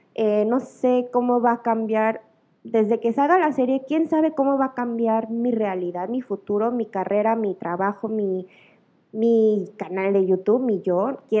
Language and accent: Spanish; South Korea; porque soy gorda, porque soy fea, porque, no sé, soy coreana, nunca lo voy a lograr.